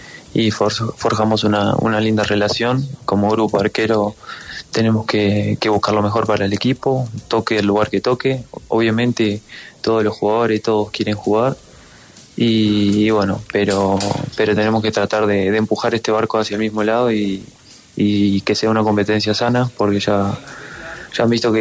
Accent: Uruguay; moved away as an adult; Yo vengo de Uruguay

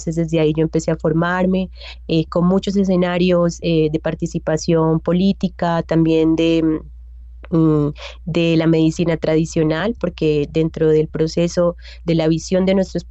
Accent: Mutatá, Antioquia, Colombia; regresé nuevamente a mi pueblo, al Urabá antioqueño. Yo soy de Mutatá, pero estuve trabajando mucho tiempo en Chigorodó.

